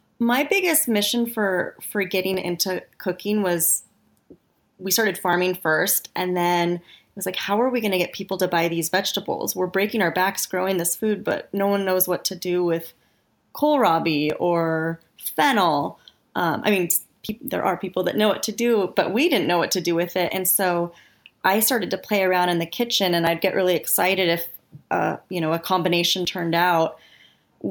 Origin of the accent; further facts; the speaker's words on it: Oregon, United States; And I grew up in Oregon. I'm not going to lie, I was a little homesick.